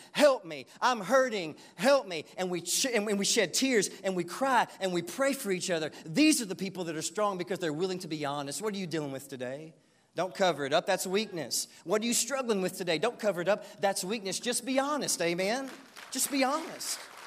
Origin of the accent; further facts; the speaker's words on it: the South, United States; We grew up in the South. Well, we're taught to be men and tough and all that kind of stuff.